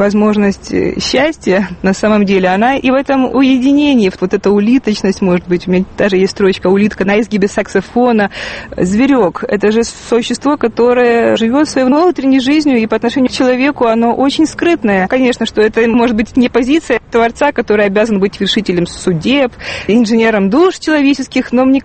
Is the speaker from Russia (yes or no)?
no; Kyiv, Ukraine; Я выросла на Оболоне. Вот это уже действительно окраина, потому что там были заливные луга.